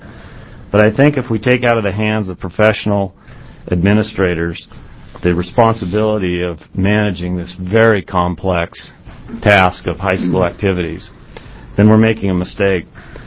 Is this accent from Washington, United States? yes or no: no; Pleasant Hill, Oregon, United States; I'm listed as a Eugene resident. I'm actually not. I'm from Pleasant Hill, which is a 4A school.